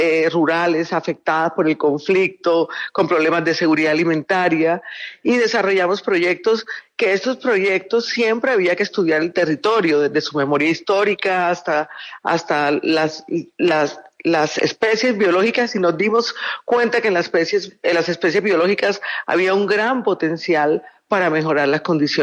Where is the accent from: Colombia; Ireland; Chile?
Colombia; Caribbean Region; Ya me salí de la zona del Caribe donde pertenezco para viajar a la zona del Pacífico